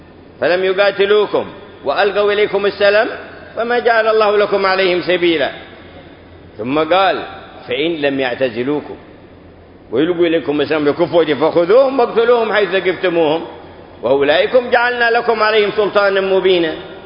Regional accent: Hadhramaut, Yemen; حتى ما تكاد قبيلة عندنا في حضرموت إلا وفي تاريخها

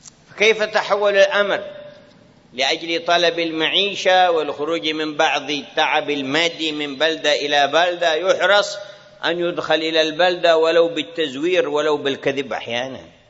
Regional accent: Hadhramaut, Yemen; ما قبل الجيل هذا الذي عندنا في حضرموت

